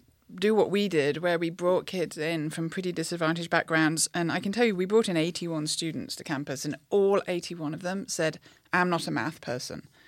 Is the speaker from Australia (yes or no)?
no; England, United Kingdom; now in United States; When I came to the US from England, I was kind of horrified at the idea of doing nothing but algebra for an entire year.